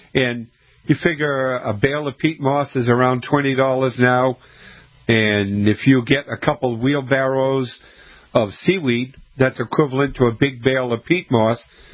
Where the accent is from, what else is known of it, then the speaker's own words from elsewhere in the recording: Scituate, Massachusetts, United States; I grew up in Scituate, which is almost on Cape Cod.